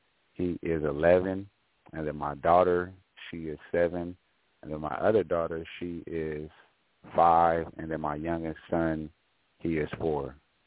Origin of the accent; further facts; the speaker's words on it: Sacramento, California, United States; also born or lived in Oakland; So, again … I'm from Sacramento, California, born and raised here. I only left one time to go to college and play basketball. I went to Oakland